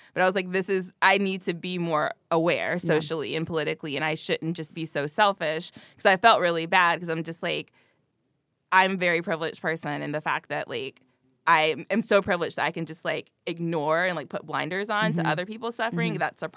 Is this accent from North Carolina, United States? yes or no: yes; North Carolina, United States; now in New York, United States; I'm from North Carolina.